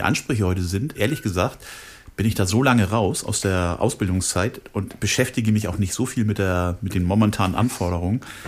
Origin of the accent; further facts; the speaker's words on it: Hamburg, Germany; Aber ich bin tatsächlich geboren in Hamburg, Hamburg-Barmbek.